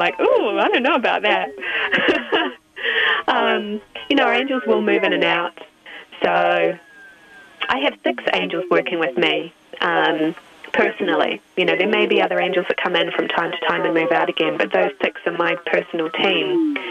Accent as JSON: {"language": "English", "town": "Christchurch", "region": "Canterbury", "country": "New Zealand", "tie": "born or raised there", "said": "I grew up in Christchurch, New Zealand"}